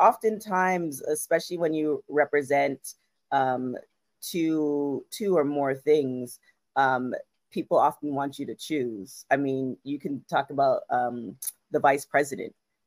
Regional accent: Canada; now in Los Angeles, United States; I'm from Canada and of West Indian descent.

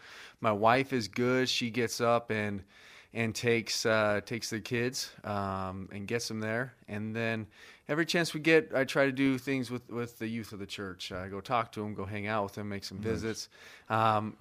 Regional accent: Wyoming, United States; Wyoming, where we got more cows than human beings in the entire state. Our entire population is 500,000. My hometown was 12,000 people. So I grew up a basketball player.

